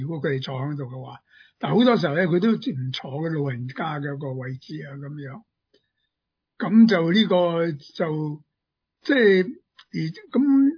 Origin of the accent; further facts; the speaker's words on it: Guangdong, China; 叫做我哋广东人叫做我中国人叫咩噶？